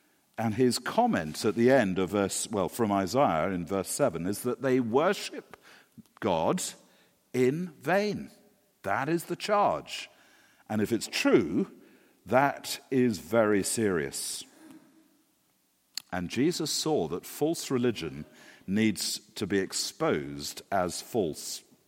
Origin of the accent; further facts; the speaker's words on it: England, United Kingdom; Certainly, I mean, I come from England. It's certainly not a very English way of dealing with what seems like a perfectly reasonable question.